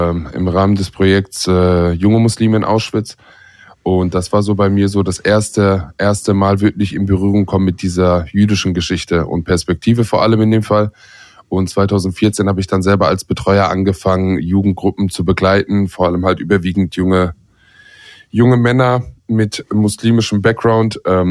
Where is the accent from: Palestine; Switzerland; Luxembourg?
Palestine; und wie begegnen mir Menschen als Palästinenser jetzt zum Beispiel oder meiner Familie